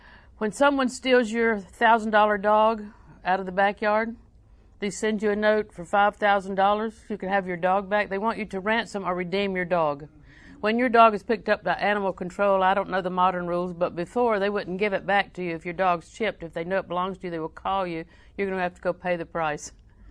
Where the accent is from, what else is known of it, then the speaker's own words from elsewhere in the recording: Auburndale, Florida, United States; I'm from Auburndale.